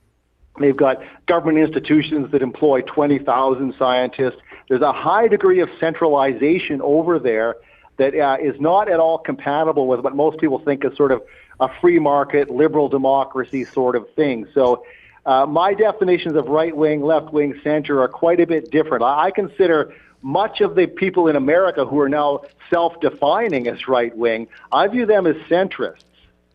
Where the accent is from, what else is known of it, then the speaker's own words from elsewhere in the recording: Canada; I'm a Canadian.